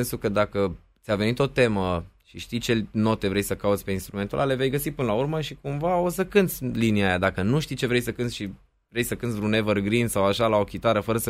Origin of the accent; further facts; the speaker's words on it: Alba County, Romania; now in Bucharest, Romania; eram doar unul din Alba care era obsedat cu muzica lui